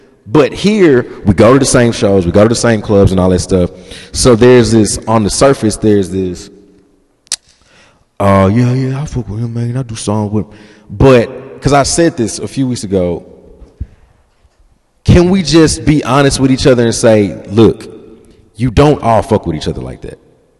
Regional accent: New York, United States; because in New York, and I've talked to Eve about this so many times, growing up in New York with Eve

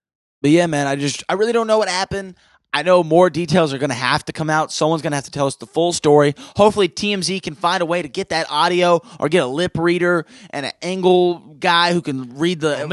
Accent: San Francisco, California, United States; I'm from San Francisco, and out there it's too cold for women to dress down.

